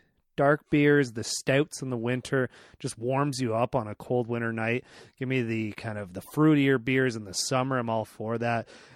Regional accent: Canada; And we're Canadian. We like a beverage to get us through that.

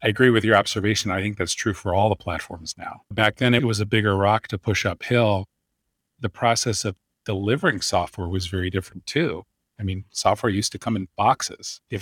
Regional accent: Virginia, United States; moved away as an adult; also born or lived in Boston; And so I moved from where I grew up in Virginia to Boston, took a job at the company, Think Technologies

